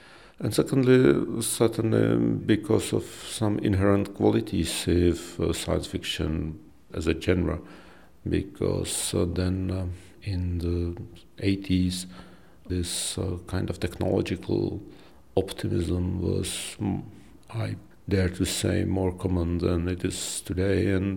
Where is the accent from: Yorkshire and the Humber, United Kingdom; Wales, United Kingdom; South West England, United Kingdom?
South West England, United Kingdom; Bristol; born there; and thus a year later, I was born in Bristol.